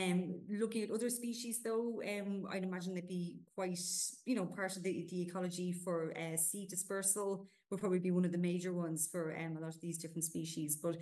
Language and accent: English; Ireland; accent: Irish; Apparently, I've been told my Irish accent is not very forgiving